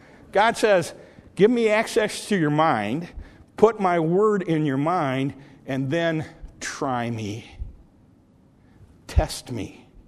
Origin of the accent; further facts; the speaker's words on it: Michigan, United States; I was from Michigan. I had never been south of the Mason-Dixon line all of my life until I got married.